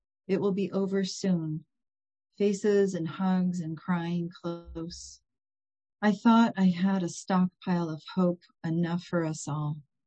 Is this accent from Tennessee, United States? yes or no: no; Michigan, United States; moved away as an adult; now in Portland, United States; I'm from Michigan, and I've lived out in the Portland area for the last 28 years, but I'm from Michigan, and we have a cabin up in just south of the Mackinac Bridge.